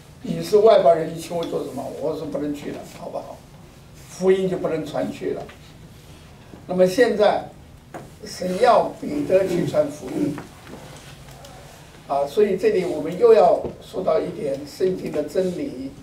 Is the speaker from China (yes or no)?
yes; China; 这个魂游向外是我们中国人翻译的